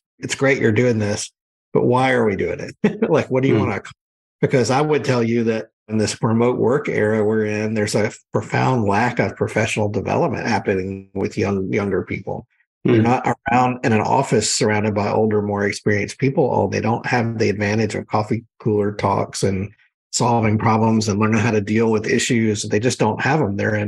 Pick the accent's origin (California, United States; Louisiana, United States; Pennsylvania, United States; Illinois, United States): Louisiana, United States; New Orleans; I grew up in New Orleans.